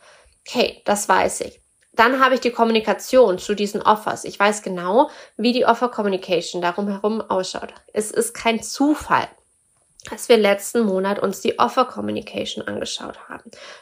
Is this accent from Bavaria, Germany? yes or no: yes; Augsburg, Bavaria, Germany; ich bin sogar geboren in Augsburg. Also es ist meine Heimatstadt in dem Sinne, auch wenn ich nicht lange in Augsburg direkt gewohnt habe, aber im Umkreis.